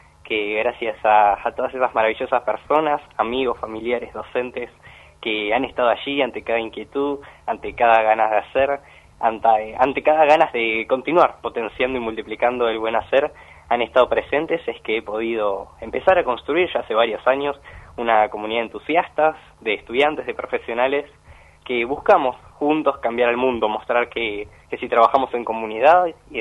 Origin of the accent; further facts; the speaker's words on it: La Plata, Buenos Aires Province, Argentina; yo soy de la ciudad de La Plata, tengo 20 años recién cumplidos